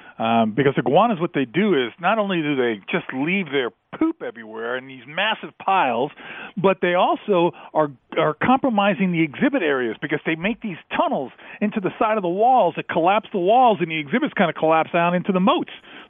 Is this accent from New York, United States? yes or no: yes; New York City, New York, United States; You know, I remember being a kid up in New York, growing up in New York City.